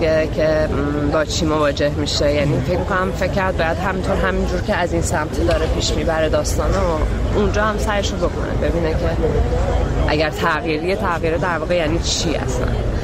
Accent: Iran; من به عنوان یه ایرانی

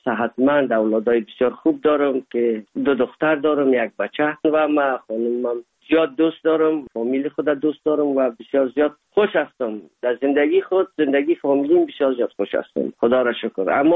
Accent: Afghanistan; now in Germany; ما از افغانستان آمدیم

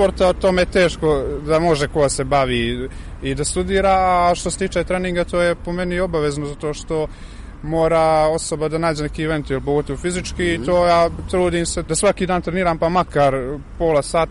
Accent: Podgorica, Montenegro; Iz Podgorice.

